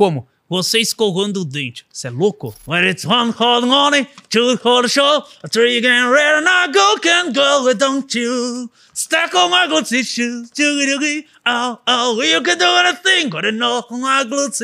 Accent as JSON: {"language": "Portuguese", "country": "Brazil", "tie": "born there", "said": "Eu nasci aqui no Brasil."}